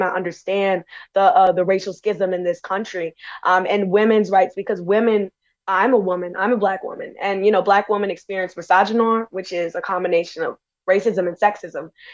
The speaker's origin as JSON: {"language": "English", "town": "New Orleans", "region": "Louisiana", "country": "United States", "said": "So as you said, I'm from New Orleans, and writing is a big part of like our city's culture"}